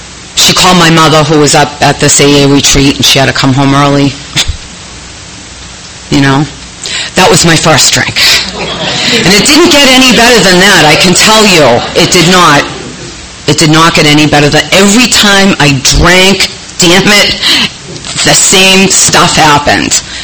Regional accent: Boston, Massachusetts, United States; now in Coronado, United States; I moved to San Diego. I live in Coronado now. I've been here about 4 years, and it's nice. I'm from Boston. Maybe you heard of our Patriots, Red Sox, Bruins, Celtics.

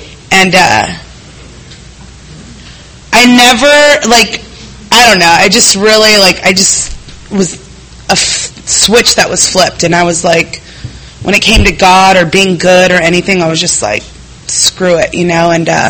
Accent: National City, California, United States; also born or lived in San Diego; I was born here in San Diego, grew up in National City. I was the youngest of three, and we all had different fathers, and they were brown, and I was white. And my family's Mexican. I'm Mexican.

